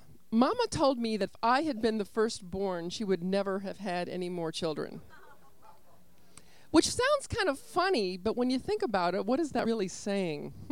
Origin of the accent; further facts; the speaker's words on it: Richmond, Virginia, United States; I grew up in Richmond, Virginia. Both of my parents were Jewish. They were holiday Jews.